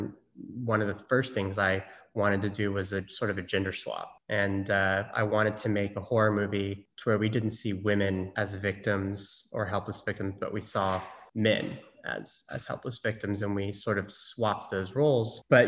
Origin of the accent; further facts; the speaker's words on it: Norman, Oklahoma, United States; And I'm from Norman, Oklahoma